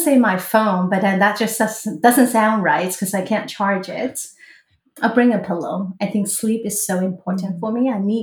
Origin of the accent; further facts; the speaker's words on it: Hong Kong; now in United States; even though I'm from Hong Kong, but we live in the US.